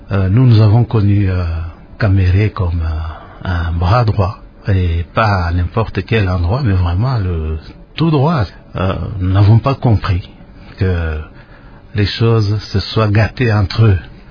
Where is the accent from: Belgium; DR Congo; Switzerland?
DR Congo; Kivu; vous savez, on a eu chez nous au Kivu, c'est un peu...